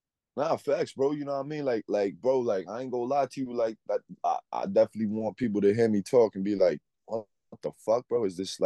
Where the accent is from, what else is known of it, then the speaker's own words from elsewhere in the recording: New York City, New York, United States; I love the fact that I walk around in my hood still. I'm from Washington Heights, you know what I mean? I walk around and that shit still feels like New York.